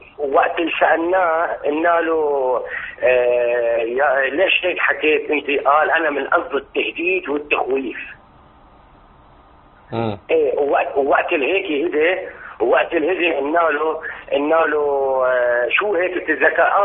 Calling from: Syria; انا من سوريا

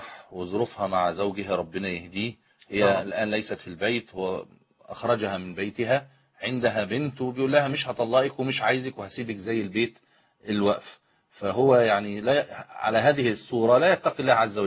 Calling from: Egypt

